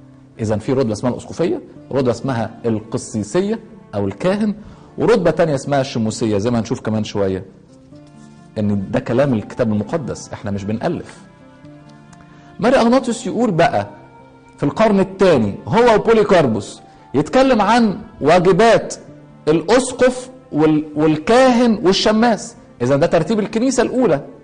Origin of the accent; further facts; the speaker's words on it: Egypt; فده لقب محبب لينا احنا جدا كمصريين، لان هو لقب مصري اصلي.